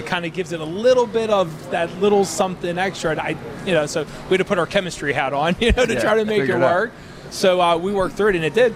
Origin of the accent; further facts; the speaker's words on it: Ambridge, Pennsylvania, United States; I grew up in Ambridge.